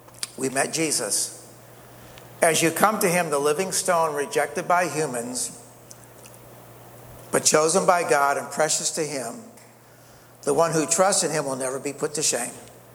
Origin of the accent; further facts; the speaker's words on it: United States; But I mean, you know, growing up in America, you know, most of my life